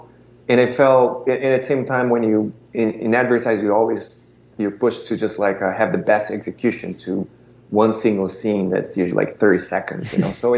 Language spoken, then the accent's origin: English; Brazil; moved away as an adult; now in United States; I was born and raised in Brazil